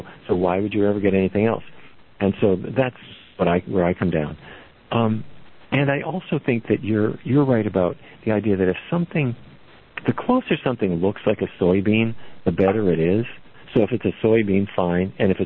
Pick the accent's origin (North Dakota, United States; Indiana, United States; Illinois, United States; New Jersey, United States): North Dakota, United States; Fargo; I grew up in Fargo, North Dakota. And when I drive down the highway from where I grew up, all along, as far as the eye can see, is nothing but soybean.